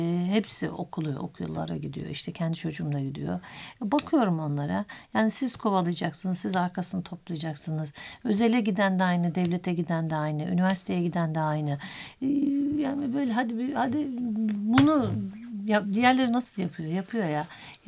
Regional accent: Keskin, Kırıkkale, Turkey; born there; Ankara Kırıkkale Keskin doğumluyum. Yani o zaman Ankara'ydı. Sonra Kırıkkale'li oldum. İlçedeyim

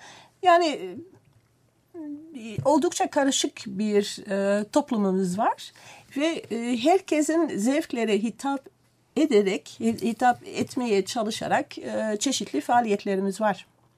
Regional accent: Belgium; now in Turkey; yeniden bir Belçikalı olarak söyleyebilirim

